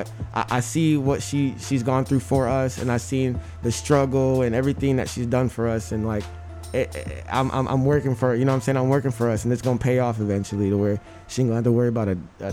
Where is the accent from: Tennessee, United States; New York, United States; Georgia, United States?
Tennessee, United States; now in California, United States; I came from Tennessee, and now I'm in California.